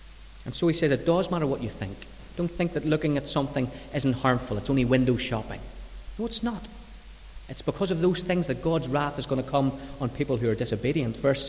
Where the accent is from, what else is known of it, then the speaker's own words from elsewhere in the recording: Northern Ireland, United Kingdom; That's part of what it is to have crack and part of being Northern Irish and part of being human.